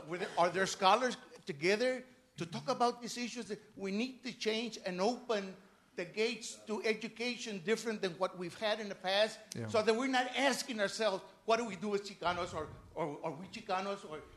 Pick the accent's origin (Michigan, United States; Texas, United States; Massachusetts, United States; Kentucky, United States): Texas, United States; born there; now in San Antonio, United States; I'm a 65-year-old veteran. I was born in the Rio Grande Valley. I found myself in South Vietnam at the age of 18. I made San Antonio my home.